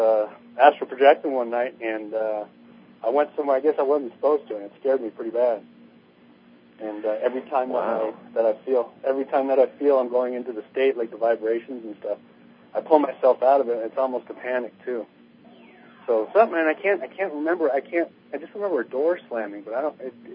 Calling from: California, United States; I'm calling from California.

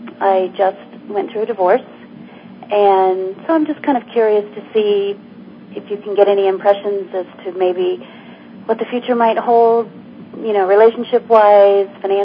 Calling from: Evergreen, Colorado, United States; I'm calling from Colorado.

